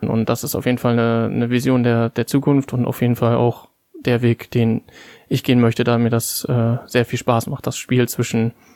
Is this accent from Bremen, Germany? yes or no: yes; Bremerhaven, Bremen, Germany; Und somit habe ich mich dann entschlossen, wieder zurück in meine Heimat zu gehen und an der Hochschule Bremerhaven mein Informatikstudium fortzusetzen.